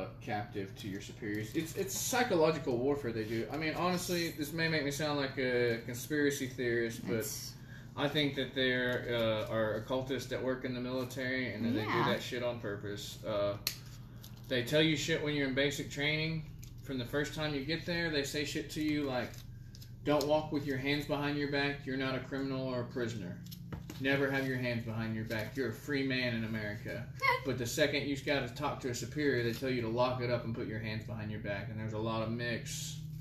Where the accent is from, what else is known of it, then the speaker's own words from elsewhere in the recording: United States; I always say it wrong because I'm an American.